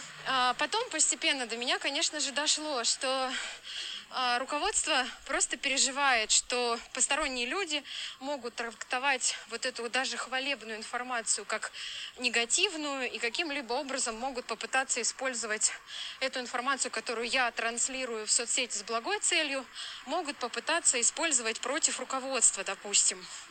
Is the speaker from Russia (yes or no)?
yes; Voronezh, Voronezh Oblast, Russia; moved away as an adult; Я, когда переехала из Воронежа сюда, на работу, я столкнулась с такой очень серьезной проблемой.